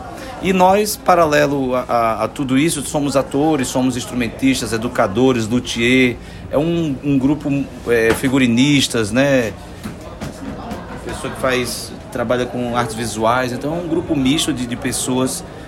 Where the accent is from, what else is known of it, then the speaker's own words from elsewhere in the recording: Ceará, Brazil; Nós somos do Cariri, região centro-sul do estado.